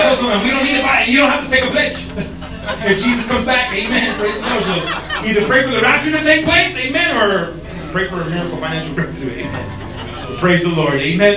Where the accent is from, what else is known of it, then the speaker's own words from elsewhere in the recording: Grand Prairie, Texas, United States; We love Grand Prairie. We grew up in Grand Prairie.